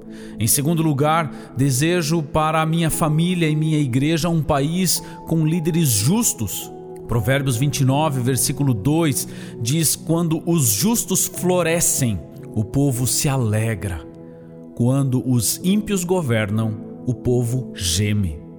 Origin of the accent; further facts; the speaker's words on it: Brazil; also born or lived in Germany / Zurich, Switzerland; morei mesmo em 3 países. Aqui no Brasil, onde passei a minha infância, na Alemanha, onde fiz os meus estudos de teologia e passei cerca de 5 anos morando ali